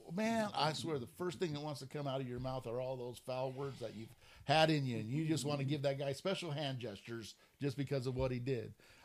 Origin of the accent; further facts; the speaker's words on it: California, United States; Again, I'm coming from California.